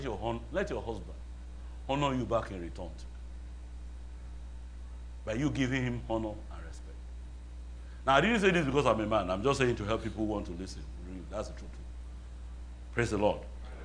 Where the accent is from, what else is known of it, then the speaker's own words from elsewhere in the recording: Nigeria; now in United States; I'm from Yoruba, I'm in Nigeria.